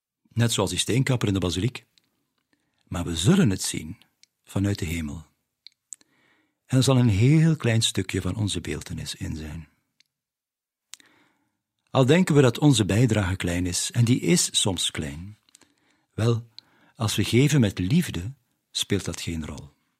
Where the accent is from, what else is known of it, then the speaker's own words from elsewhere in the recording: Vlezenbeek, Flemish Brabant, Belgium; Kijk, wij zijn afkomstig van Vlezenbeek, vlakbij Halle